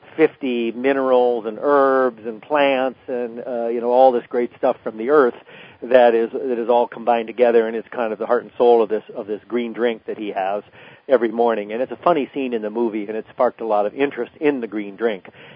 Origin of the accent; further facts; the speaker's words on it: Rockford, Illinois, United States; in my hometown of Rockford, Illinois.